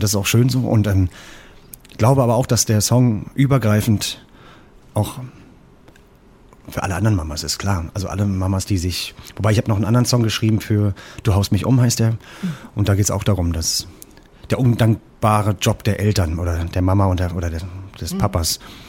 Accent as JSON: {"language": "German", "region": "East Germany", "country": "Germany", "said": "Also ich bin ja Ossi, das kann ich ganz klar sagen."}